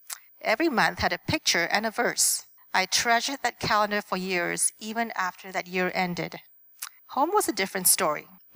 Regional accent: Singapore; So I was born and raised in Singapore, starting from grade one.

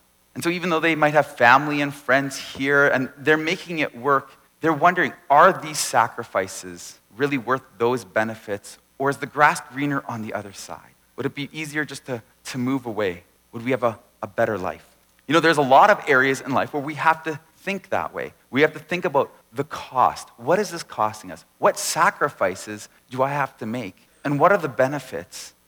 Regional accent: Burnaby, British Columbia, Canada; I grew up in North Burnaby, and so we really considered this area home.

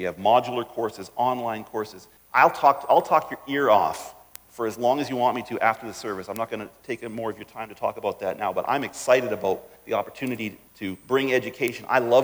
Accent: Winnipeg, Manitoba, Canada; now in British Columbia, Canada; I grew up in Winnipeg, and Winnipeg always was the West. Until you move to BC, then Winnipeg is East.

